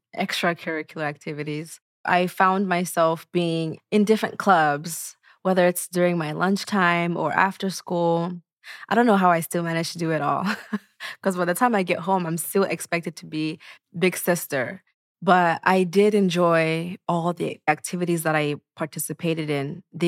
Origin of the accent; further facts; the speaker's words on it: Portland, Oregon, United States; So I grew up in North Portland, the St. John's area. Roosevelt High School was an amazing school.